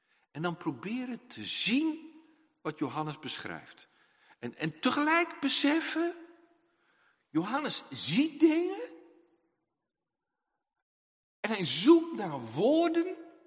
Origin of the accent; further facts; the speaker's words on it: Groningen, Netherlands; Ik ben een Groninger